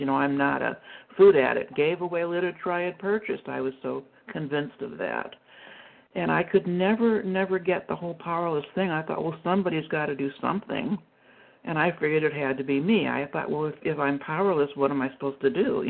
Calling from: Texas, United States

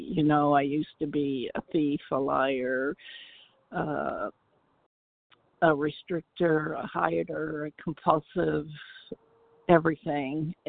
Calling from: Katy, Texas, United States; compulsive overeater recovered from Katy, Texas.

